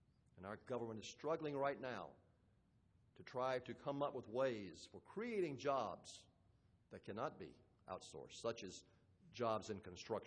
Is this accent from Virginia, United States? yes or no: yes; Danville, Virginia, United States; I mentioned growing up in Danville, Virginia. This was predominantly a cotton mill town.